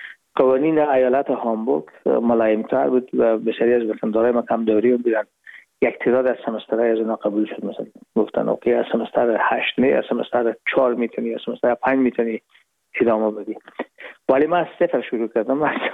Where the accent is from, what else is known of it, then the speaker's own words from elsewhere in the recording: Herat, Afghanistan; moved away as an adult; now in Hamburg, Germany; رفتیم از کابل به هرات و پیش که فاکولته رو پایان برسانیم یا دیپلمی بگیریم از هرات از طریق زمینی داخل مرز ایران شدیم. از مرز ایران گذشتیم و داخل پاکستان و از پاکستان در قاچقی آمدیم با آلمان.